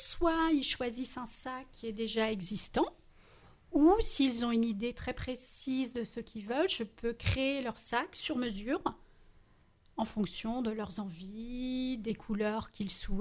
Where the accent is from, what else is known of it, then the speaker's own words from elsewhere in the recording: Brittany, France; Parce que je suis bretonne.